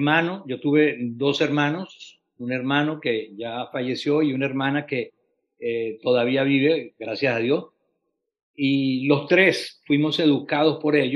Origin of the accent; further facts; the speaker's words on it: Caracas, Capital District, Venezuela; born there; hijo de gocho es gocho. Nací en Caracas, hijo de padres andinos de Mérida específicamente.